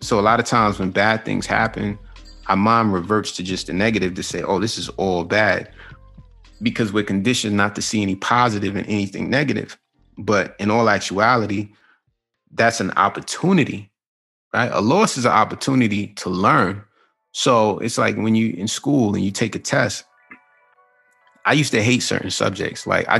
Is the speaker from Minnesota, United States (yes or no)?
no; Queens, New York, United States; I'm from Queens originally.